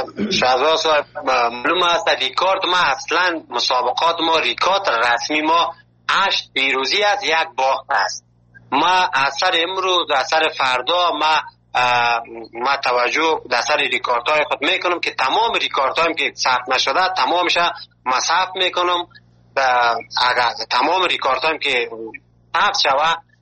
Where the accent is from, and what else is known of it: Afghanistan; now in Malatya, Turkey